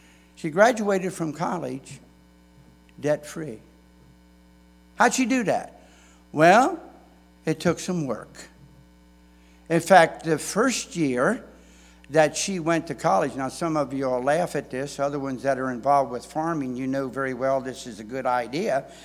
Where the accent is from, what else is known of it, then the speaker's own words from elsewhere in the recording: United States; born there; I still am so thankful I was born in America.